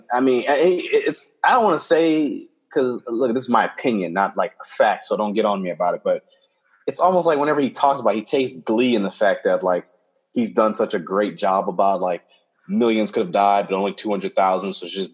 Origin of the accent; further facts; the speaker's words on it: Compton, California, United States; I think I would have gotten him and be like, nigga, don't you know I'm from Compton? Like, I will fucking end you. I know for a fact I would have got the black vote in Compton.